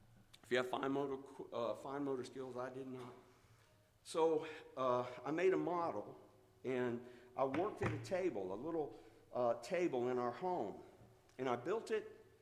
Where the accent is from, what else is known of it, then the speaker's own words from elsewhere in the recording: Plant City, Florida, United States; I remember when I was growing up in Plant City, Florida, I'd see those signs, see those bumper stickers, God is my co-pilot.